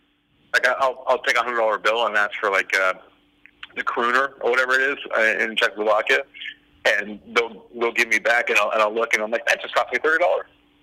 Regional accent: United States; Yeah, I'll call it Notre Dame because I'm American.

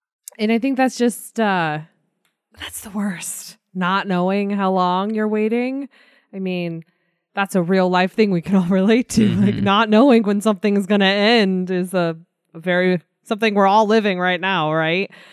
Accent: Arizona, United States; accent: Arizona; with my Arizona accent that I didn't even realize was an accent, but someone recently told me is totally an accent.

